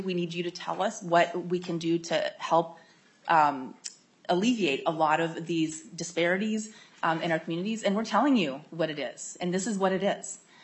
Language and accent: English; Cass Lake, Minnesota, United States; I'm also a member of the Leech Lake Band of Ojibwe and was born and raised in Cass Lake, where this project will be located.